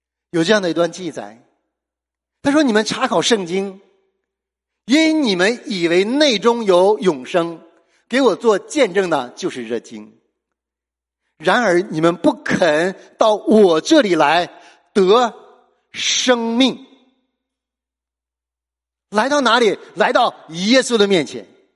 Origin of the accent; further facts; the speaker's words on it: China; 我们中国人都深因此道，在中国办事儿